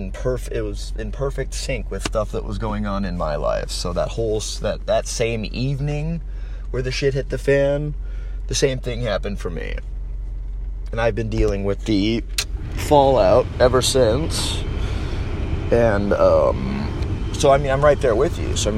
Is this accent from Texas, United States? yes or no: no; Chino, California, United States; I'm not from Santa Cruz, I'm from Chino.